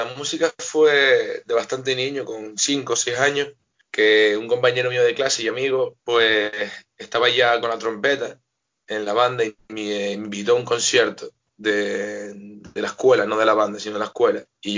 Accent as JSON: {"language": "Spanish", "town": "La Palma", "region": "Canary Islands", "country": "Spain", "said": "yo soy de La Palma, y en La Palma nunca ha habido fagot"}